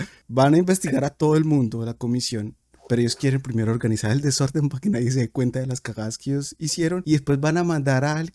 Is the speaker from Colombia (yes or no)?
yes; Colombia; now in Europe; Sabemos que vivimos nosotros como colombianos y más los que están aún en Colombia, pues los que ya nos escuchan desde hace un rato saben que estamos transmitiendo desde Europa